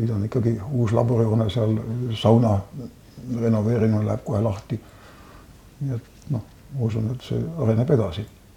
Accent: Muhu, Saare County, Estonia; Ma mingis mõttes pean ka ennast, aga ma olen ikka põhiselt olemiselt, ma olen ikka muhulane.

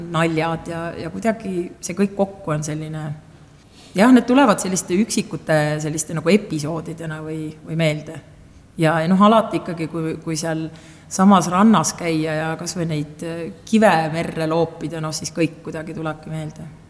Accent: Saare County, Estonia; moved away as an adult; now in Tallinn, Estonia; 2011. aastal ma tulin siis Saaremalt ära ja mitte sellepärast, et ma ise, et midagi oleks Saaremal nagu pahasti olnud, aga lihtsalt elu tõi Tallinnasse.

